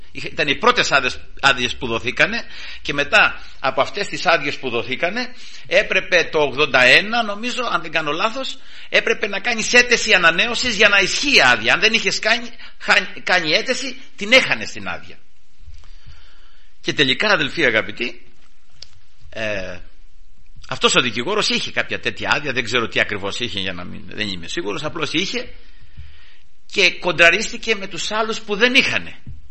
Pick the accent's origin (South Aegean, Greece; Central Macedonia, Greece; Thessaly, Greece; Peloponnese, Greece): Peloponnese, Greece; Kalamata; επειδή είμαι από την Καλαμάτα